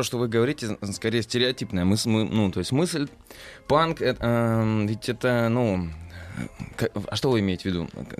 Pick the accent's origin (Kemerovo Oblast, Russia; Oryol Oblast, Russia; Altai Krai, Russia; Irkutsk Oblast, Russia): Irkutsk Oblast, Russia; Irkutsk; born there; Я не из Петербурга, я в Иркутске родился.